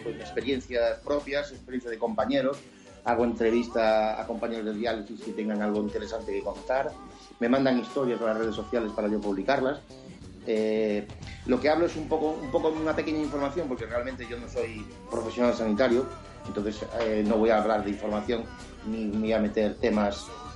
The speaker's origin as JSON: {"language": "Spanish", "town": "Cádiz", "region": "Andalusia", "country": "Spain", "tie": "born or raised there", "said": "no soy gallego, nací en el extranjero por motivo de mis padres eran emigrantes. Y mi madre andaluza, mi padre gallego, y me crié en Cádiz, pero llevo aquí ya más de 25 años"}